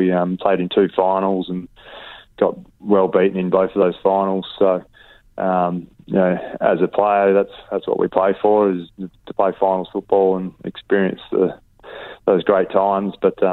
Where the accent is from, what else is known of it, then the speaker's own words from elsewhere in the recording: Donnybrook, Western Australia, Australia; a big influence on my life growing up in the Donnybrook Footy Club was my own brother